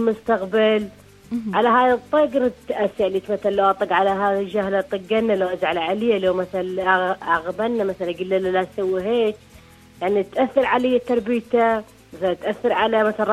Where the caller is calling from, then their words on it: Kuwait; من الكويت وعندي جهال بالبيت